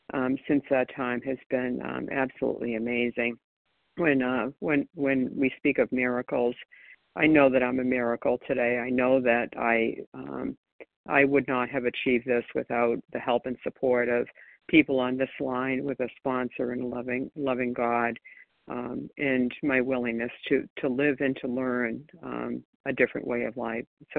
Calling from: Florida, United States; calling from Florida.

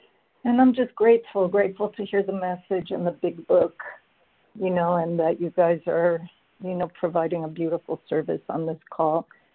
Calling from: New York, United States; Hi there. New York.

